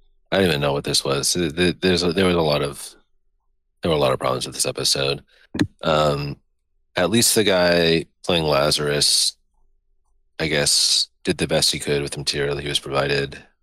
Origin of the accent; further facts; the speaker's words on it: Connecticut, United States; because, you know, we grew up in Connecticut, so it was like the New England history